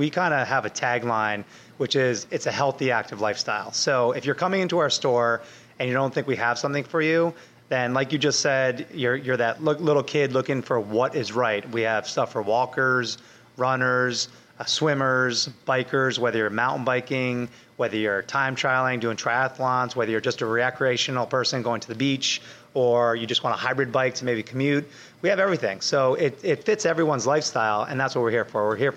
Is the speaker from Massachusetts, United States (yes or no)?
no; Norwalk, Connecticut, United States; Well, I grew up in Norwalk, and, you know, Norwalk is just booming.